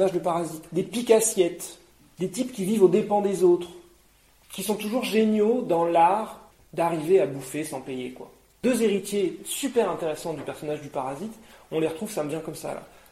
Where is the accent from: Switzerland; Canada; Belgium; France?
France; qui est connu chez nous, en France, comme